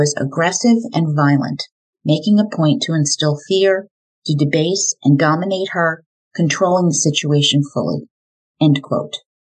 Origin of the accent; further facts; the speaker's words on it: New Jersey, United States; Jane was born in my home state, New Jersey